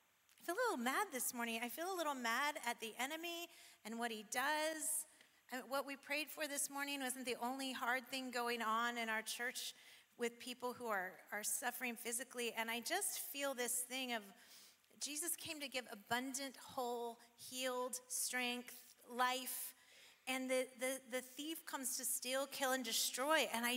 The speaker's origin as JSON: {"language": "English", "town": "Bend", "region": "Oregon", "country": "United States", "said": "I'm from Bend, so I'm a little side-eye at it"}